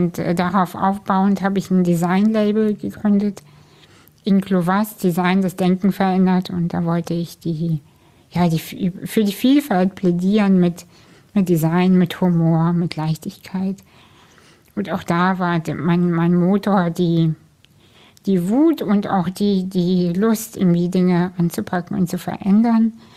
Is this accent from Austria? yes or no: no; Kazakhstan; now in Germany; Aber ich komme aus einer Arbeiterfamilie, wir sind aus Kasachstan emigriert.